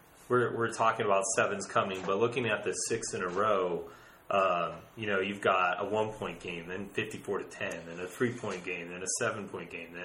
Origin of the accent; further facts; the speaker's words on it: Virginia, United States; now in Utah; I'm originally from Virginia, so uh-huh. Two East Coasters now supplanted in Utah following the Utes.